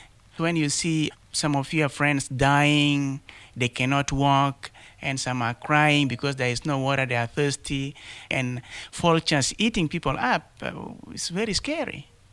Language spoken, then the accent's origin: English; Torit, Eastern Equatoria, South Sudan; born there; I am originally from South Sudan, and I was born in a town called Torit in 1970. My country initially was Sudan.